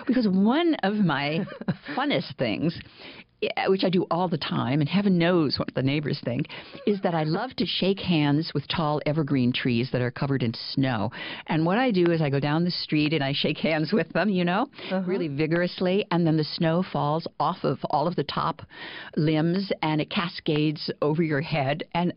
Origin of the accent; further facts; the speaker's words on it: Illinois, United States; And for me, too, I grew up in rural Illinois. It made a huge difference.